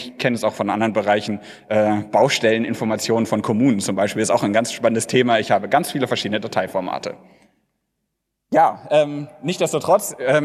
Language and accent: German; North Rhine-Westphalia, Germany; Ich komme aus dem Ruhrgebiet, da haben wir ganz viele verschiedene Städte